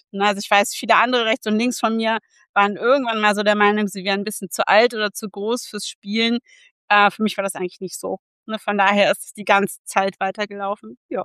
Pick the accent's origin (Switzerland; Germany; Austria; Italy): Germany; Göttingen, Lower Saxony; ich komme aus Göttingen und bin hier Logopädin.